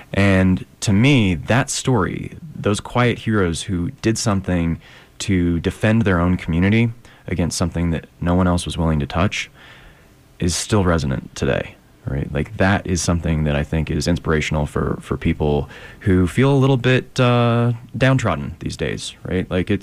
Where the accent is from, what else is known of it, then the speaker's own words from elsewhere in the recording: Salt Lake City, Utah, United States; So I was born and raised in Salt Lake, grew up in East Mill Creek and then the Avenues.